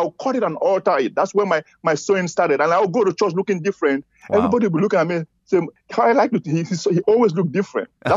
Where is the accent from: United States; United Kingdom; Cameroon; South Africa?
Cameroon; I grew up in Cameroon when I was growing up with my mama.